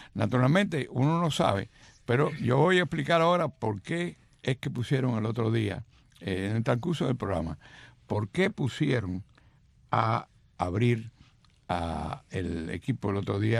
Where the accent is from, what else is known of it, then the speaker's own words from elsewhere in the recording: Cuba; somos cubanos